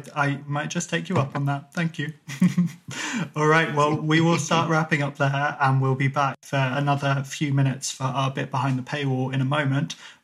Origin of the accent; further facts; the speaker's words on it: England, United Kingdom; I was brought up mainly in England